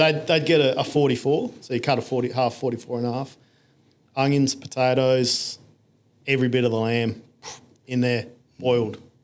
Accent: Adelaide, South Australia, Australia; Come back here to Adelaide. I'm originally from Adelaide.

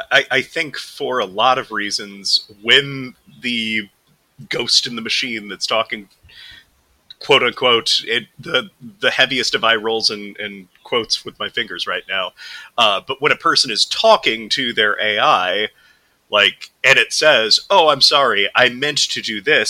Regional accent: Midwest, United States; I am a Midwesterner, so I am just polite by default.

